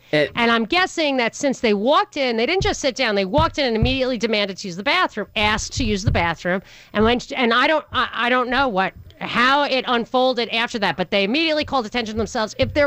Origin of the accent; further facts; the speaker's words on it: New York, United States; don't you hear me talking? I grew up in New York.